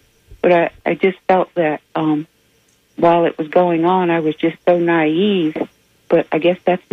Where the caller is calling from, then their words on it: Tampa, Florida, United States; I'm from Tampa.